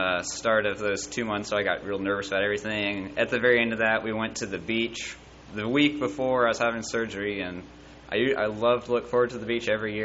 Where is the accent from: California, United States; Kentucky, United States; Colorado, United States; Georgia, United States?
Georgia, United States; Atlanta; we're from Atlanta, Georgia.